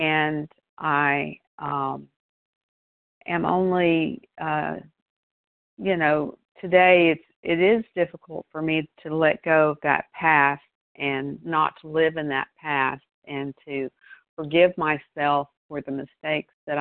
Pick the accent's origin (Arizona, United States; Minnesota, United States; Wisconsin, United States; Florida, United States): Florida, United States; I am from Florida.